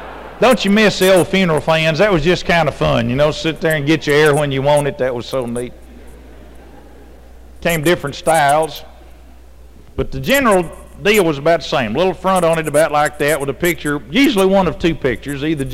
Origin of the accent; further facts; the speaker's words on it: Texas, United States; See, I grew up in Texas, and we sang God, and they wanted you to sing God, kind of replace it.